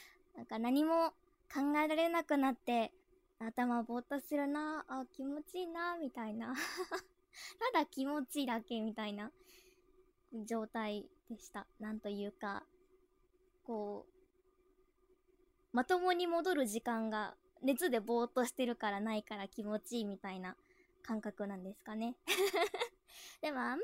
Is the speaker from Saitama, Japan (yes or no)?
yes; Saitama, Japan; 出身地は埼玉で、新人声優です。